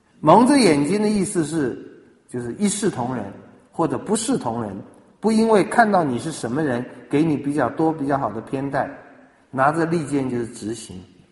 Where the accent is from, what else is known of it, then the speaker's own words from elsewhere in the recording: China; 我们中国人不看重law